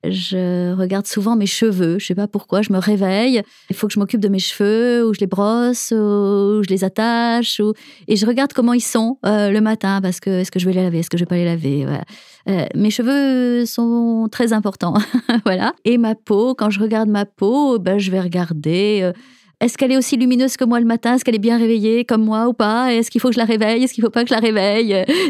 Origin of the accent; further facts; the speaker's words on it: Auvergne-Rhône-Alpes, France; Je suis auvergnate. C'est vraiment imprégné dans les gènes de chacun. J'ai encore ma maison de famille qui me vient de mes arrière-grands-parents en Auvergne. Donc, j'ai été élevée pour partie là-bas.